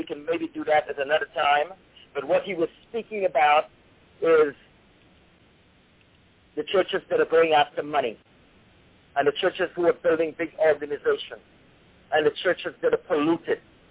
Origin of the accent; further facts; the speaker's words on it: Trinidad & Tobago; born there; And this is the place where I was born in Trinidad.